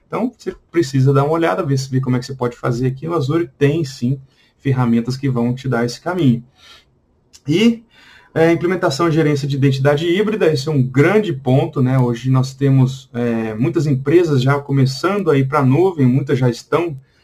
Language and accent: Portuguese; Mato Grosso do Sul, Brazil; O pessoal do interior, né? Eu sou do Mato Grosso do Sul lá